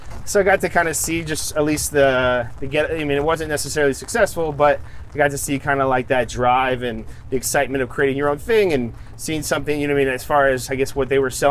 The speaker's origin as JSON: {"language": "English", "town": "Oradell", "region": "New Jersey", "country": "United States", "tie": "born there", "said": "I was born in New Jersey in like Bergen County, so not too..."}